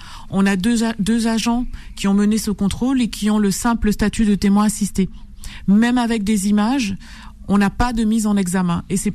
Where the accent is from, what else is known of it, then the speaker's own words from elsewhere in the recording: Guadeloupe, France; Quand on vient de la Guadeloupe, on a déjà cette chose en nous